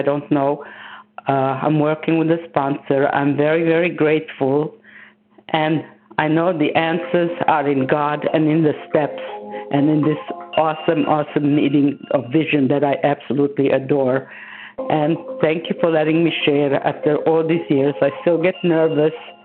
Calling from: Boynton Beach, Florida, United States; from South Florida, Boynton Beach.

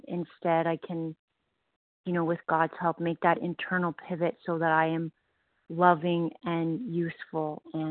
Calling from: Ontario, Canada; I'm calling from Ontario, Canada.

